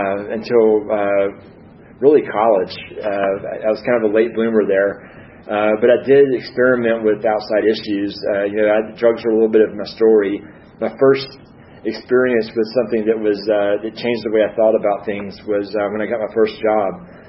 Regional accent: Columbus, Georgia, United States; I grew up in Columbus, Georgia, so, you know, it's a couple hours south of here.

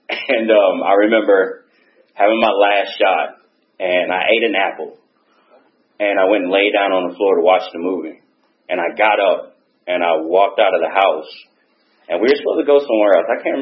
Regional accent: Georgia, United States; I lived in the Meadow Creek District, because I'm from Gwinnett County pretty much.

